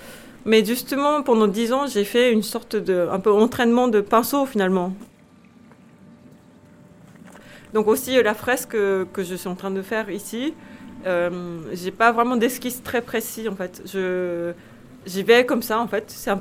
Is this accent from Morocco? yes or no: no; Japan; French is a second language; moved away as an adult; now in France; ça fait 13 ans ou 14 ans que je suis en France. Et je suis japonaise, je suis née au Japon, j'ai grandi au Japon, mais je suis arrivée en France quand j'avais 22 ans.